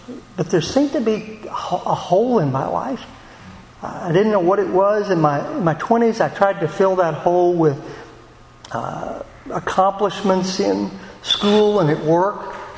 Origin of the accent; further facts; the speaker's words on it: Houston, Texas, United States; also born or lived in Pasadena; I'm a native Houstonian. I was born in Southwest Houston in 1957